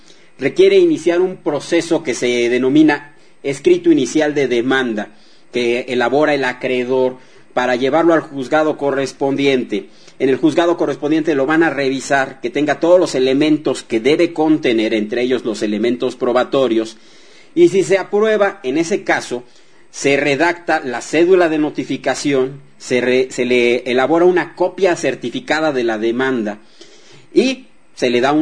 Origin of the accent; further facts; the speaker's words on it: Mexico; no anula nuestros derechos básicos que tenemos como ciudadanos mexicanos.